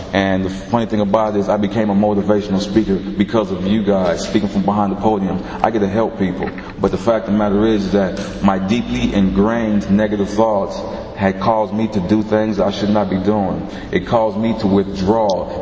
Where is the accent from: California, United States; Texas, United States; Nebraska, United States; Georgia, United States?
California, United States; Long Beach; I'm an alcoholic, my sobriety date is July 3rd, 2005. I'm from the Long Beach area of California.